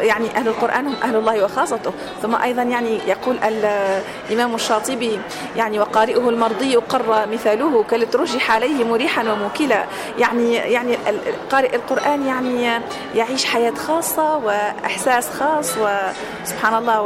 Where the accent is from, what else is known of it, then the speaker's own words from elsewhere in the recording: Tunisia; أصلي من تونس